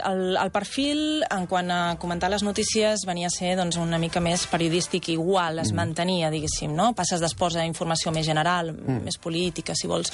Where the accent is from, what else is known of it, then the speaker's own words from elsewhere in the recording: Granollers, Catalonia, Spain; I mira que tenim la mateixa edat i hem estat tota la vida a Granollers, diguéssim, estudiant i tot.